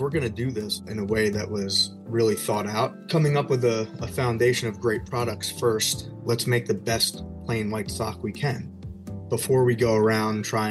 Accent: New Jersey, United States; also born or lived in Bronx, United States; so I'm from New York. I was born in the Bronx. I grew up in New Jersey as a kid and moved back here right after 9/11.

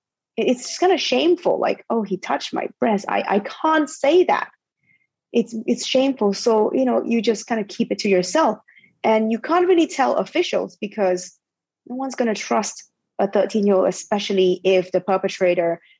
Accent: Ipoh, Perak, Malaysia; I grew up in Ipoh.

